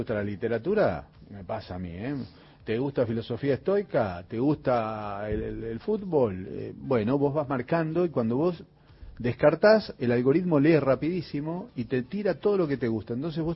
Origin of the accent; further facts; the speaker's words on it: Santa Fe, Argentina; now in Buenos Aires, Argentina; Yo soy de la época donde cuando llegué de Santa Fe a Buenos Aires